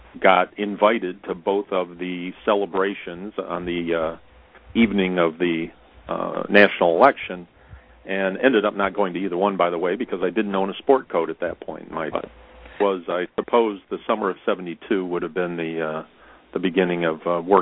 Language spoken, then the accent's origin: English; Michigan, United States; I should have some affiliations to Romney, since his father was governor of my home state for a number of years, and an excellent one, as I recall.